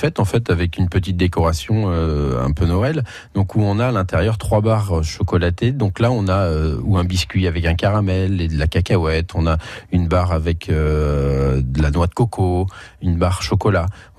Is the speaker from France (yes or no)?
yes; Nantes, Pays de la Loire, France; Je suis nantais d'origine, donc j'ai toujours et je fais toujours pour la région.